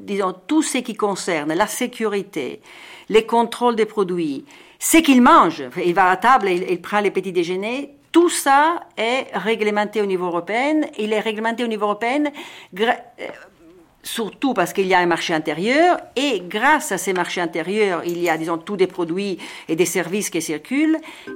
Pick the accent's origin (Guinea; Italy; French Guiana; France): Italy; Milan, Lombardy; French is a second language; moved away as an adult; now in Brussels, Belgium; J'ai joint les institutions européennes plus ou moins à 30 ans. Je suis italienne, née à Milan, et j'ai passé toute ma vie en vivant vraiment une vie nationale à Milan. J'avais étudié à Milan, travaillé dans l'administration régionale. Et seulement vers 30 ans, je suis venue à Bruxelles un peu par hasard.